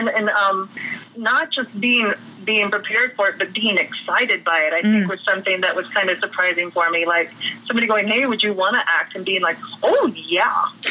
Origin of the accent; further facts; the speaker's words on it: Lexington, Kentucky, United States; also born or lived in Woodford County, Kentucky; I was born in Woodford County, Kentucky, and raised mainly in Lexington. My family moved there when I was about four.